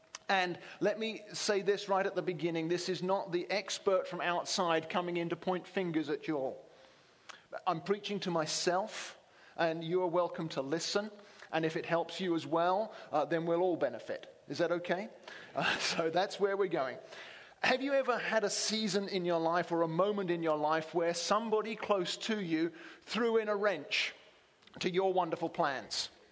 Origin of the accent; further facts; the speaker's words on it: Conway, South Carolina, United States; But I'm from Conway, South Carolina. You can tell from my accent.